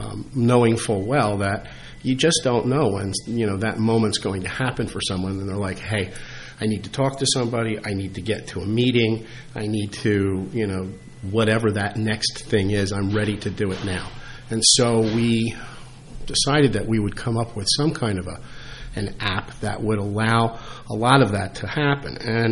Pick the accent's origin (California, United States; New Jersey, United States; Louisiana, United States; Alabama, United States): New Jersey, United States; So I'm from Mercer County, still use a lot of my health care down there